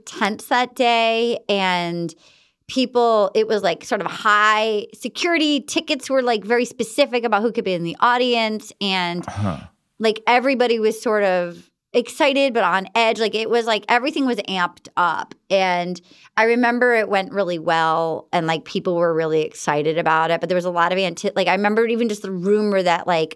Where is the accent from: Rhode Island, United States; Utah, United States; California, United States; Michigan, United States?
Rhode Island, United States; I always loved New York City. My family had, like, I grew up in Rhode Island, but my family was from New York.